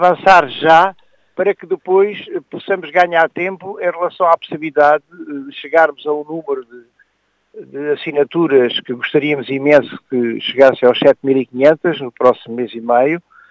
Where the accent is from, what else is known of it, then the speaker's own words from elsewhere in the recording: Alentejo, Portugal; como cidadão e como alentejano